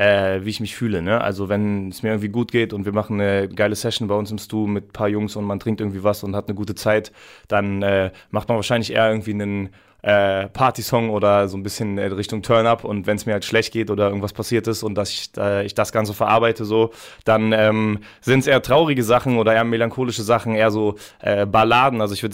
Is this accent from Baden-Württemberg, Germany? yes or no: no; Hanover, Lower Saxony, Germany; Ja, ich habe hier studiert und hier natürlich auch viel Musik gemacht, bin eigentlich gebürtig aus Hannover und jetzt auch wieder zurück nach Hannover gezogen